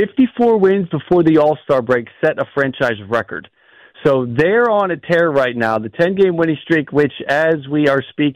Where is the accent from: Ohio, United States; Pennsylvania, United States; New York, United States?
New York, United States; Watertown; Yeah, I grew up in Watertown, New York, and that Sky Dome, as it was called at the time, was the closest Major League Baseball stadium.